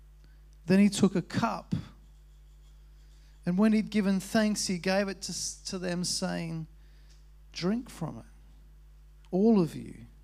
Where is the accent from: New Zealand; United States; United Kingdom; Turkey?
United Kingdom; Fulham, London; And I grew up in Fulham, and there was more soccer there.